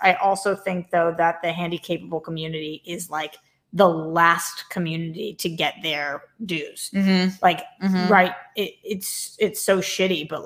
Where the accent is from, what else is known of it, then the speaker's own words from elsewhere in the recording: Boston, Massachusetts, United States; It was in my hometown Chipotle, the Chipotle that I go to.